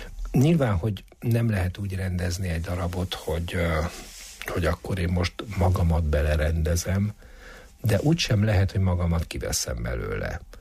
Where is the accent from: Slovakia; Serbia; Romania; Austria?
Romania; Târgu Mureș, Mureș County; moved away as an adult; now in Hungary; Eleve az, hogy én Vásárhelyen nőttem fel, és 25 éves koromban mentem el innen Magyarországra